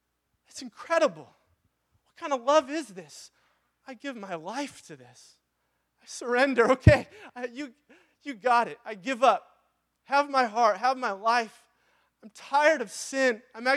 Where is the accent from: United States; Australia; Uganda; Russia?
United States; Graham, Washington; I grew up in Graham, okay? Actually, sort of the Kapausen area. 288. I like to think of it as the Wild West, okay? And in our neighborhood, beautiful, I mean, everybody has like 5 or 10 acre lots